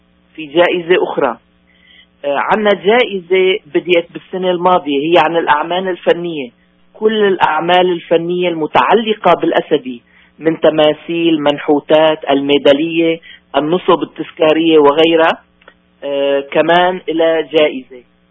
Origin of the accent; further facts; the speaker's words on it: Aleppo, Aleppo Governorate, Syria; born there; ثم ضمينا تراث مدينة حلب حيث عاش ومات، وهي مثل ما بقولوا بلدي ومدينتي اللي ولدت فيها